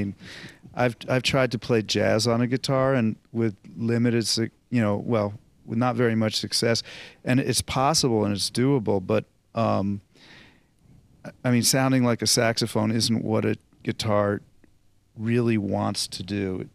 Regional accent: New Jersey, United States; I grew up in New Jersey, but it wasn't that far from New York, and in fact, it was even closer to Newark.

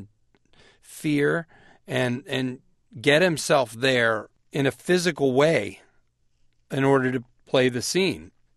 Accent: Naperville, Illinois, United States; Well, I am from Naperville, Illinois, and I'm from a family of seven kids

